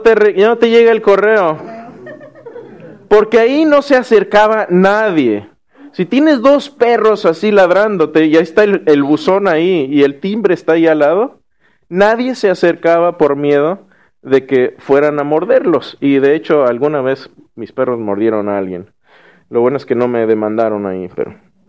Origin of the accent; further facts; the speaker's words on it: Querétaro, Mexico; yo soy de Querétaro. Y esa es la casa donde yo crecí. Esa es la casa donde yo viví desde los 6 años casi hasta que me fui a la universidad.